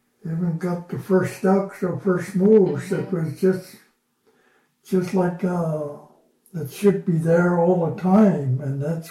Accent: Chistochina, Alaska, United States; I was born up in Chistochina.

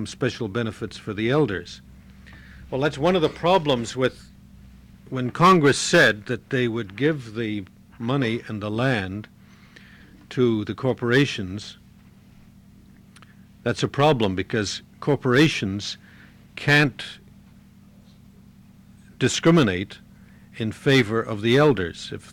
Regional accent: Canada; I come from Canada, and I spent 3 years in the Canadian Arctic in the 1970s going to villages

